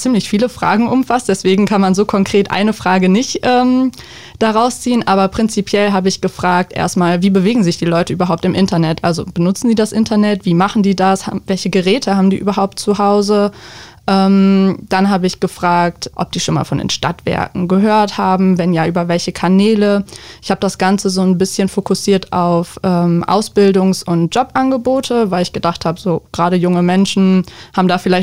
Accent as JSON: {"language": "German", "town": "Münster", "region": "North Rhine-Westphalia", "country": "Germany", "lives_now": "Dortmund, Germany", "said": "Eigentlich komme ich aus der Nähe von Münster"}